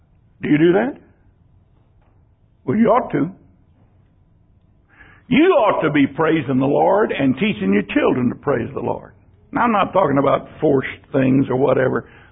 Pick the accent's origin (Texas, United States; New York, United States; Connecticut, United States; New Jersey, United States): Texas, United States; born there; I was born in Texas. I thank God for that. I live in Texas.